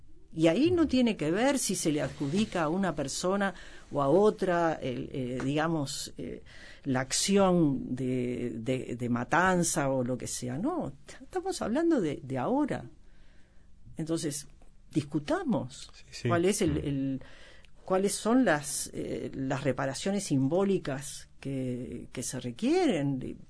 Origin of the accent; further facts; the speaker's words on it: Uruguay; estoy hablando como ciudadana uruguaya que tiene una cierta sensibilidad sobre esos temas